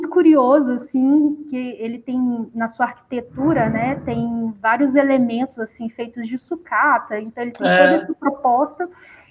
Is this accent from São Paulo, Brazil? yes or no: no; Belo Horizonte, Minas Gerais, Brazil; É, eu sou aqui de BH mesmo.